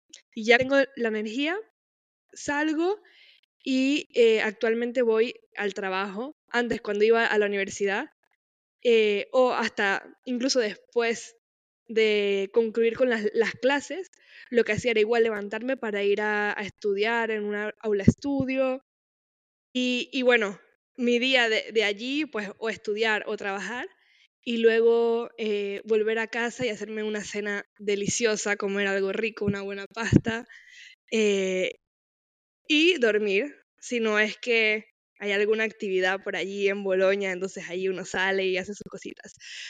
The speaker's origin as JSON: {"language": "Spanish", "country": "Panama", "said": "soy de Panamá, acabo de terminar mi curso en farmacia"}